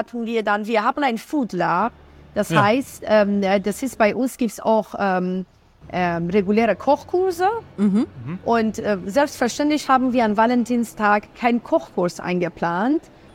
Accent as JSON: {"language": "German", "country": "Iran", "tie": "born or raised there", "also_born_or_lived": "Berlin, Germany", "said": "wir sind beide in Berlin geboren. Als wir 5,5 Jahre waren, sind wir wieder in den Iran zurückgekehrt. Wir sind aber Perserinnen beide. Und wir sind in den Iran zurückgekehrt, da unsere Eltern mit dem Studium fertig waren. Und dann da sind wir aufgewachsen."}